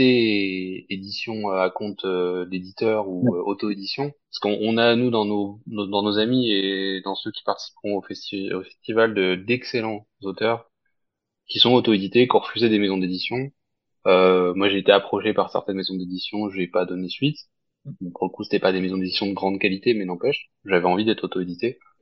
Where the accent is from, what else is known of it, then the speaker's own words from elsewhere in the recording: Hauts-de-France, France; moi, je suis près de Chim, mais dans l'Aisne.